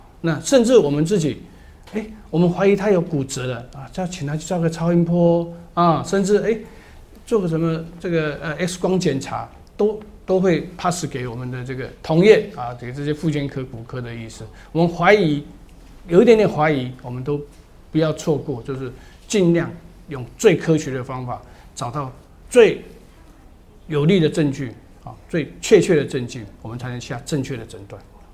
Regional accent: China; 还有我们中国人的这个最好的啊，这个我们这个传统下来的这个叫做太极拳、五禽戏

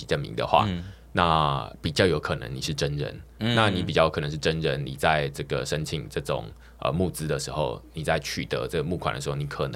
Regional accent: Taiwan; 但是我觉得这个就是至少你身为台湾人

